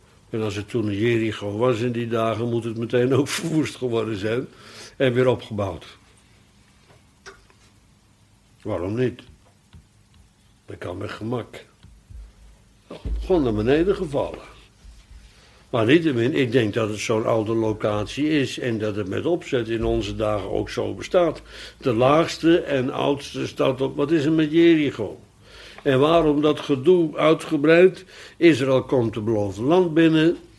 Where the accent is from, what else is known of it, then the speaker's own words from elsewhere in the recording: Netherlands; Ja, en wij zijn Nederlanders, wij zijn uit het platteland, zal ik maar zeggen.